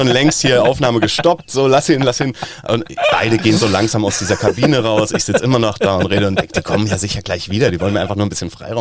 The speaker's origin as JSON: {"language": "German", "region": "Bavaria", "country": "Germany", "tie": "born or raised there", "accent": "Bavarian", "said": "ich bin in der Nähe von Bad Tölz aufgewachsen, das ist bayerisch."}